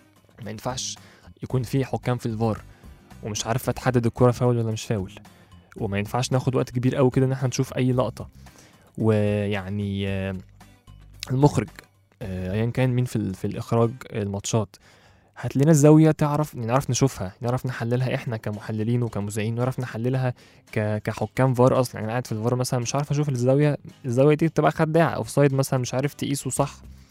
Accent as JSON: {"language": "Arabic", "country": "Egypt", "said": "فاحنا بنفتقد اللعيب الحريف عندنا في مصر"}